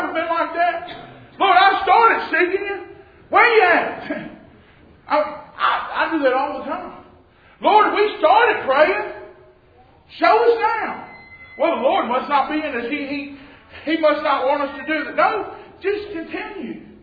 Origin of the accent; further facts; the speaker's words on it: Louisiana, United States; And I'm from Louisiana, and the only time I've ever been alligator hunting, we tie a rope out of a tree with a piece of chicken on it.